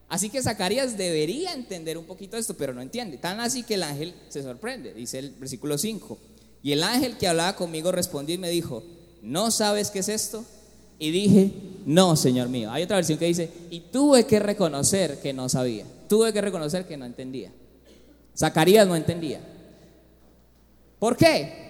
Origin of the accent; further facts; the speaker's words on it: Colombia; Usted y yo somos bien colombianos